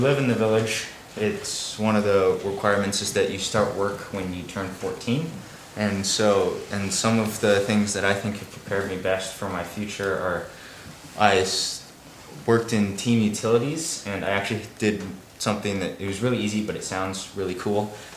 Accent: University Place, Washington, United States; I grew up in University Place, Washington, which is near Tacoma, with my sister Casey, who just finished her sophomore year at Boston University, studying anthropology, Spanish, and African studies.

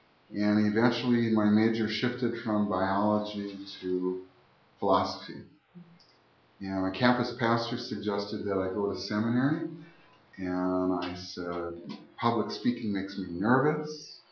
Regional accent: United States; I'm from Northwest Washington

